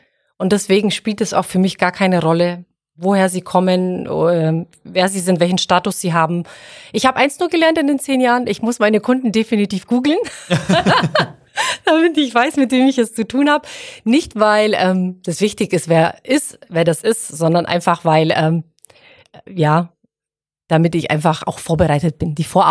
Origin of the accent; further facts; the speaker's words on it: Baden-Württemberg, Germany; ich bin ein Schwabe und ich bin ein Schnäppchenjäger.